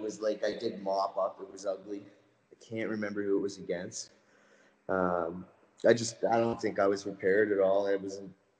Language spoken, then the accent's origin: English; Dundas, Ontario, Canada; that Dundas Blues, where I dropped down to in Junior C, that was my hometown. That's where I was born kind of deal.